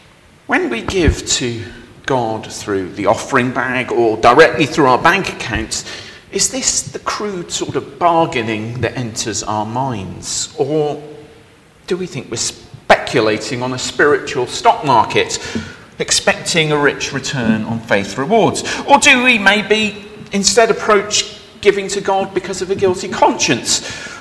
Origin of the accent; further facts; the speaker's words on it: United Kingdom; The first being British, and on the whole, we don't like talking about money that much.